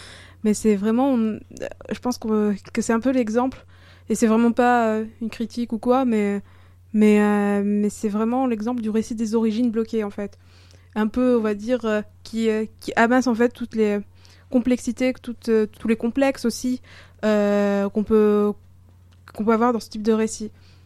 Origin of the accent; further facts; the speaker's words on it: Tunisia; je suis tunisienne et que j'étais là-bas pendant la Révolution